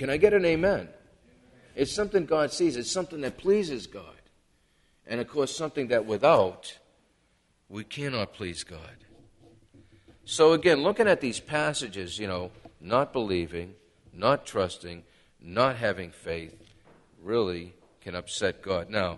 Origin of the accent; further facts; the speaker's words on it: Brockton, Massachusetts, United States; when I grew up in, growing up in Brockton, I grew up in a tough area, and I had to learn how to fight.